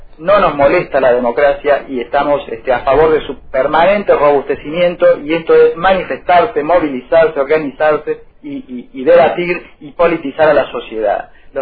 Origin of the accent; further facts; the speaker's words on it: Tierra del Fuego, Argentina; En toda la Argentina, pero en Tierra del Fuego singularmente, que somos la capital de Malvinas, somos el gobierno de Malvinas, somos la intendencia de Malvinas